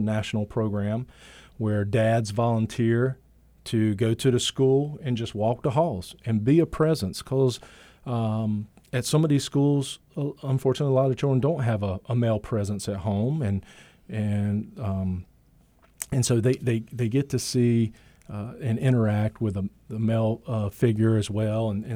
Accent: Whiteville, North Carolina, United States; I grew up in Whiteville, a small town about an hour from here

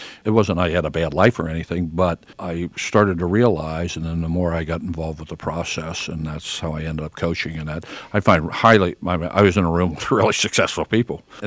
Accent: Brazil; I grew up in Brazil.

